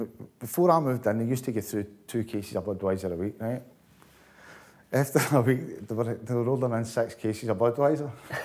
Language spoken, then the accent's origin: English; Glasgow, Scotland, United Kingdom; moved away as an adult; I thought I was running away from Glasgow and all my pals